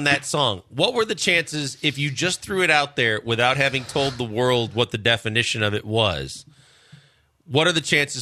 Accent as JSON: {"language": "English", "town": "Milwaukee", "region": "Wisconsin", "country": "United States", "said": "I assume they're saying that because I'm from Milwaukee and the Brewers and Cubs are in the same division."}